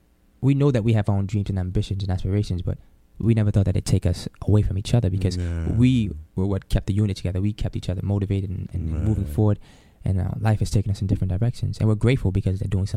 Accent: New Orleans, Louisiana, United States; I'm like, you from New Orleans? Yeah, from New Orleans. And then my accent starts to come out.

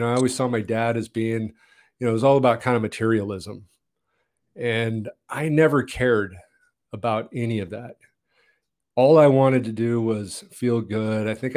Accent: Montebello, California, United States; born there; Well, I was born in Montebello, Southern California, and, you know, we moved a lot.

